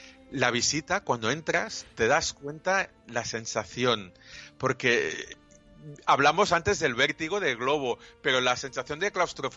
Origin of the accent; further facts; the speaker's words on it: Catalonia, Spain; como buen catalán, que soy muy agarrado